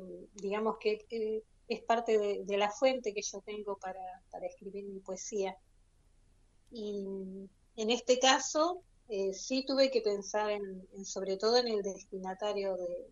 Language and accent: Spanish; Comodoro Rivadavia, Chubut, Argentina; born there; yo nací en Comodoro